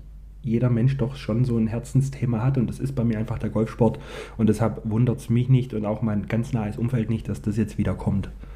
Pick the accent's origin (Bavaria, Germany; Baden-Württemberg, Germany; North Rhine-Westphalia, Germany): Baden-Württemberg, Germany; Kirchheim unter Teck; born there; geboren in Kirchheim-Teck, mein Herz allerdings oben an der Ostsee